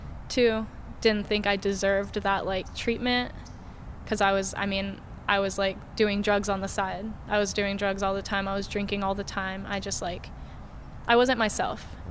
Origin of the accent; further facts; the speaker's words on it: San Diego, California, United States; also born or lived in North Carolina; I grew up in San Diego.